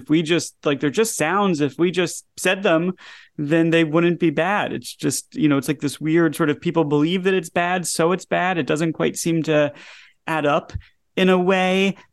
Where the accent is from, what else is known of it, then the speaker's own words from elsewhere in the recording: Atlanta, Georgia, United States; You know, I grew up in Atlanta and I am, you know, fiercely devoted to the team and love baseball.